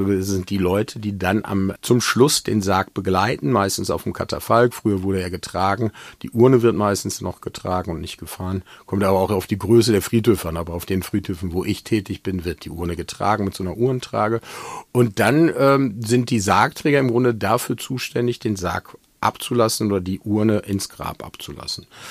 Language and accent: German; Bottrop, North Rhine-Westphalia, Germany; now in Münster, Germany; Ob ich in meiner Heimatstadt Bottrop beerdigt werden möchte